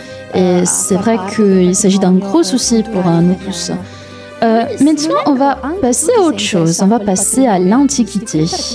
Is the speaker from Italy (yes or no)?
yes; Veneto, Italy; Moi, vous savez, je viens de Vénétie, j'en suis très fière.